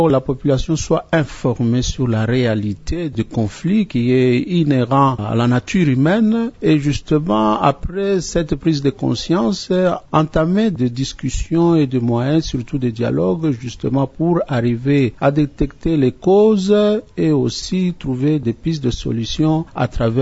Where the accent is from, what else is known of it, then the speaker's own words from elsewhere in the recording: DR Congo; l'affaire de la guerre chez nous au Congo, à l'Est surtout, et à Ituri, c'est une réalité qui est complexe